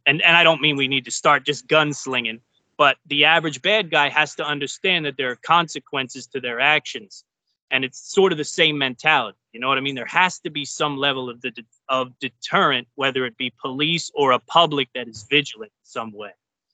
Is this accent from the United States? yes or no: yes; Pennsylvania, United States; Because I grew up outside of Philly in row homes.